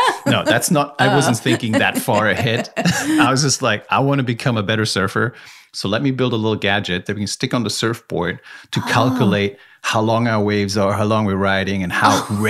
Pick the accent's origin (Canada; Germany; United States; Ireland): Germany; accent: German; English is a second language; moved away; I was this weird guy with a strange accent, German accent. I'm originally from Germany, as you know, and just moved here from Hawaii